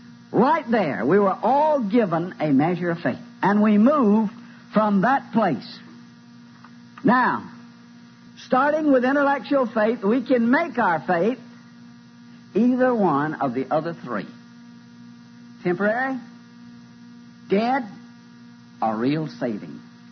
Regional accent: Deep South, United States; Being born and raised in the Bible Belt, down in the heart of the Deep South, I'd never heard anything else taught in my life but being born again.

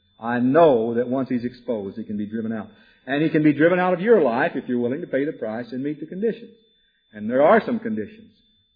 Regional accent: Wichita Falls, Texas, United States; we went down to a movie downtown in Wichita Falls, Texas. It was my hometown, same place that Aline Arnold's from.

